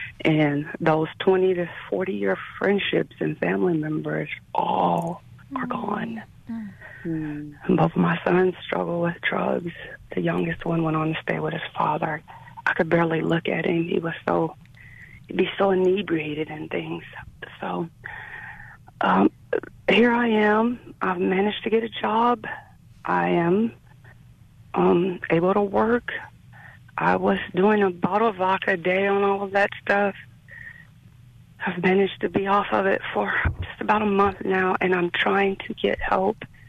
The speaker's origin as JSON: {"language": "English", "town": "Cincinnati", "region": "Ohio", "country": "United States", "moved": "as an adult", "said": "I'm from Cincinnati, Ohio, and I left home for a better life by joining the military."}